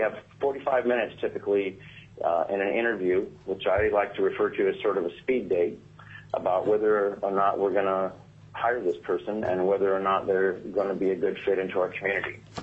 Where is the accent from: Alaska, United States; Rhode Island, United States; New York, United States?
Alaska, United States; Ambler; I grew up in Northwest Arctic in the school district in the community of Ambler, so I very much appreciate what Dr. O'Brien is doing in my hometown